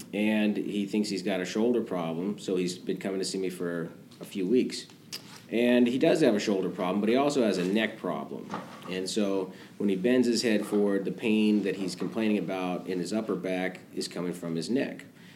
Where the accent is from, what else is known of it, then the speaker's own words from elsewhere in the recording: Nebraska, United States; also born or lived in Iowa; now in Coachella Valley, United States; I grew up in Nebraska and went to high school in Iowa, so the Midwest is kind of where I, you know, did call home.